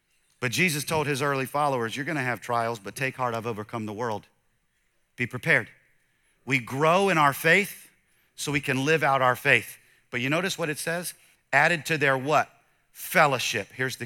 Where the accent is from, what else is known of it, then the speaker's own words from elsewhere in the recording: the South, United States; because I'm a preacher from the South, they're going to alliterate.